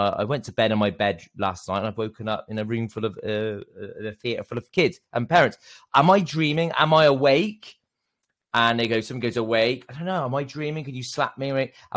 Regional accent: Bristol, South West England, United Kingdom; accent: Bristol; my accent, at one point in my 20s, I really almost lost my Bristol accent because I was trying to fit in.

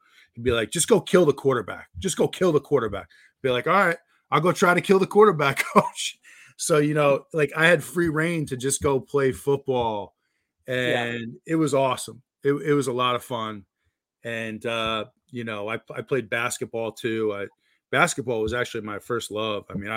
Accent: New Jersey, United States; growing up in New Jersey, I really wasn't familiar with East Carolina.

